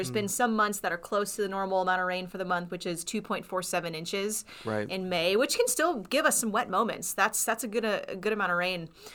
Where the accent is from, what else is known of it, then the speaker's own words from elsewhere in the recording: Seattle, Washington, United States; Seahawks fan, though. I'm from Seattle.